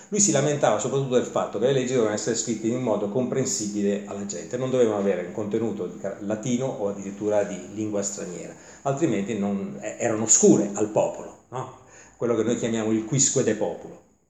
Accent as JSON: {"language": "Italian", "town": "Naples", "region": "Campania", "country": "Italy", "said": "Sono rimasto molto male da buon napoletano qua sotto"}